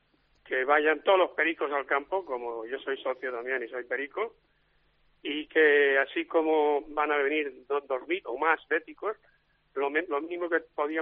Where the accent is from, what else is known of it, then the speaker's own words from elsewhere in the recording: Pamplona, Navarre, Spain; yo nací en Pamplona hace muchos años ya